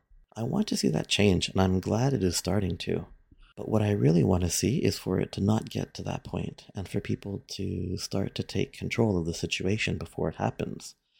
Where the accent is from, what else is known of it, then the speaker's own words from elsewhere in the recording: Canada; And as a Canadian, I said once wise man very purposely.